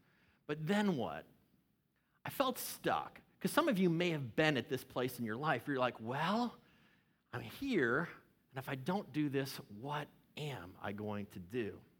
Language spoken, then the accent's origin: English; Chicago, Illinois, United States; But then I grew up in Chicago, loved Michael Jordan, got one of the first pairs of Air Jordans, loved basketball.